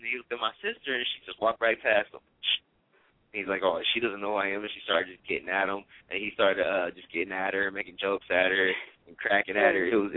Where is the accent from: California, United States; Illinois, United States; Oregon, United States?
California, United States; Oakland; Dude, I was nobody from Oakland. I was nobody.